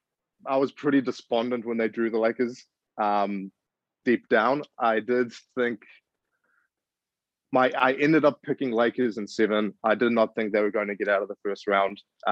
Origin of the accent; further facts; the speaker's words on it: New Zealand; if you don't mind my accent, I have to say process the way we say it here in New Zealand. I can't say process. It just sounds so weird coming out of my mouth.